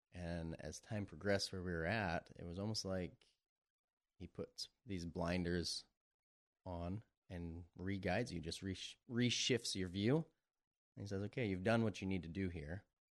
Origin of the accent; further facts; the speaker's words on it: Washington, United States; now in New Mexico, United States; We moved from Washington State to New Mexico. And that one, you know, both Chelsea and I were born and raised in Washington State.